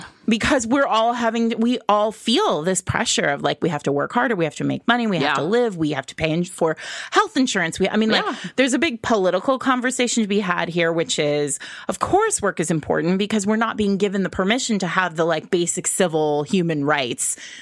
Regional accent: New England, United States; now in New York City, United States; I grew up in New England, the child of Europeans, but like, Northern.

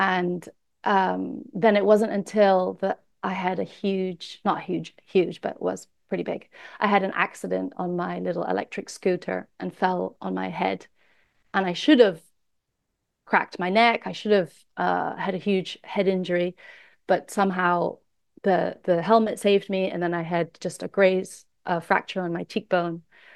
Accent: New Zealand; born there; So I am Kiwi born. My father is half Kiwi, half British.

